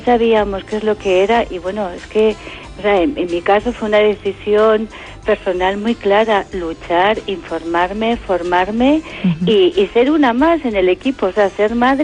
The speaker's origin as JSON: {"language": "Spanish", "town": "Pamplona", "region": "Navarre", "country": "Spain", "said": "soy de Pamplona."}